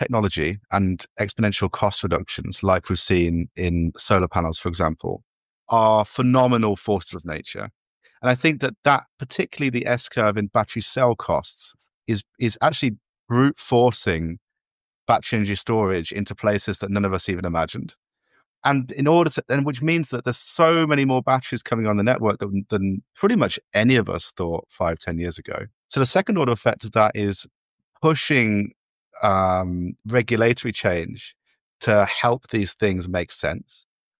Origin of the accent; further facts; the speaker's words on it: England, United Kingdom; now in United States; since being an Englishman in America